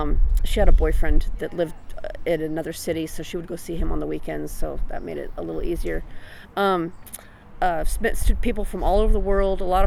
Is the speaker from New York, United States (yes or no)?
no; Arizona, United States; I was from Arizona, and so I thought it was really cold here